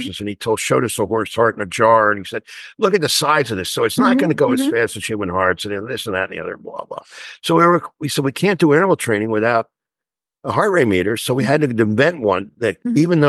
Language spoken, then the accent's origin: English; Philadelphia, Pennsylvania, United States; Anyway, that's where I went. And because I was from Philadelphia.